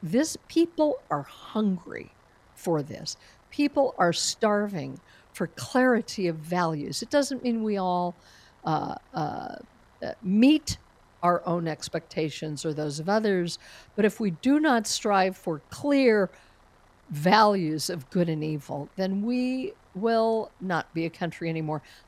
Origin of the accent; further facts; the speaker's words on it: Colorado, United States; my home state of Colorado